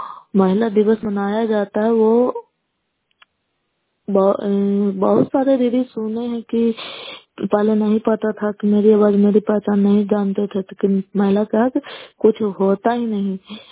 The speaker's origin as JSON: {"language": "Hindi", "region": "Bihar", "country": "India", "said": "मैं नालंदा जिला नगर Musab block कोयला पंचायत की निवासी हूँ।"}